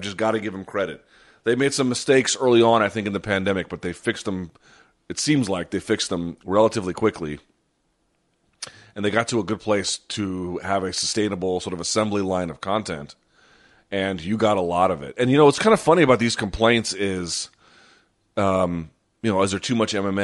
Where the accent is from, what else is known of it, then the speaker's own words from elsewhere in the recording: New Delhi, Delhi, India; born there; But, yes, I was born in New Delhi, India. My sister was born in Beirut, and my brother was born in Paris. All of us, all over the world.